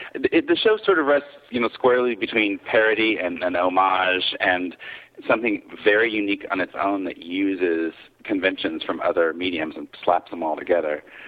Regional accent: Fayetteville, Arkansas, United States; I'm from Arkansas.

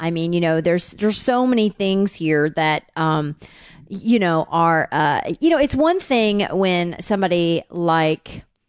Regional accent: Tennessee, United States; I'm white from Tennessee.

